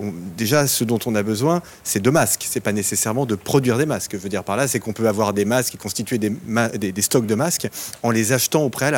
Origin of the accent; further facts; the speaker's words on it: France; en tant que Français